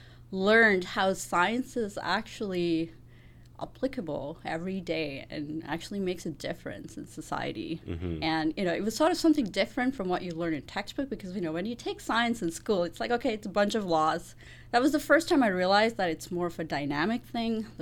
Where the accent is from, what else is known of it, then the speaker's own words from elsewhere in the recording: India; moved away as an adult; also born or lived in Saskatoon, Canada; So they decided to move back to India. So I grew up in India, and then I came back because India doesn't have a dual citizenship program.